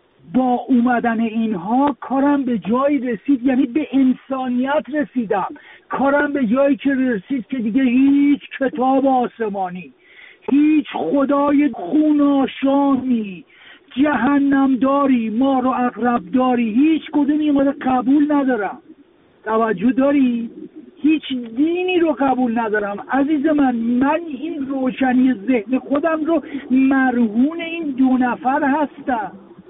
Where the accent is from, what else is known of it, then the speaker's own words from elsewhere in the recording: Iran; من به عنوان یک ایرانی، یک مسلمان زاده، یک بچه مسلمان